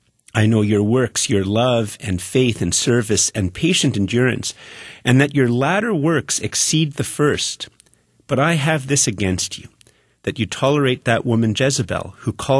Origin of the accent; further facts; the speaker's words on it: Canada; I'm going to say something which is going to make me sound like I'm not a Canadian, that it might even sound like it's sort of anti-Canadian.